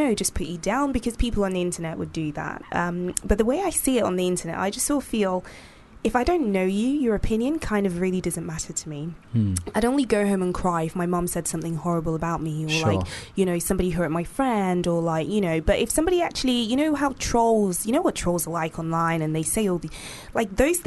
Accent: Nigeria; I have bigger people in my family. I mean, I grew up in Nigeria.

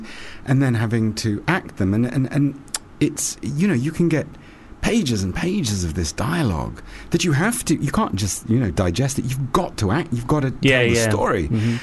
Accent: United Kingdom; I'm British, in case you're wondering

